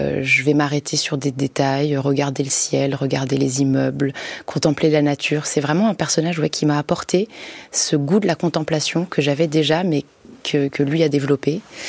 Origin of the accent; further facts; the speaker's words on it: Paris, Île-de-France, France; Donc en tant que Parisienne, en plus